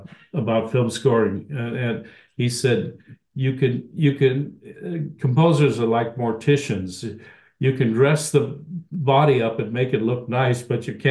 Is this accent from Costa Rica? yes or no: yes; Costa Rica; Well, I grew up in Costa Rica.